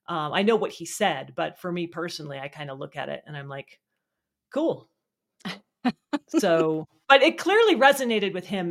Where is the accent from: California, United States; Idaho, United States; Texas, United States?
Idaho, United States; Where I grew up in Idaho, I think Bigfoot is more prevalent now